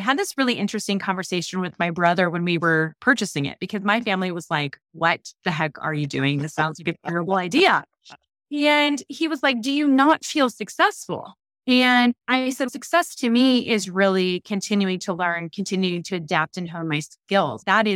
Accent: Ohio, United States; born or raised there

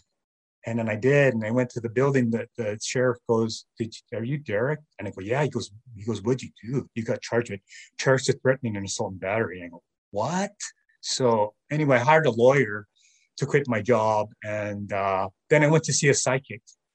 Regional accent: Los Angeles, California, United States; now in Hawaii, United States; I was born in Los Angeles. My parents were both from Hawaii. My father was born here on the Big Island, and my mother was born in Oahu. So this is actually where my roots are. And LA was where I grew up

